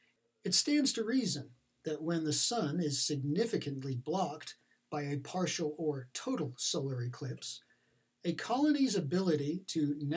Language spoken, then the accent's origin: English; Middlebury, Vermont, United States; The path of totality just happened to encompass my hometown of Middlebury, Vermont, where some of my bee yards are located.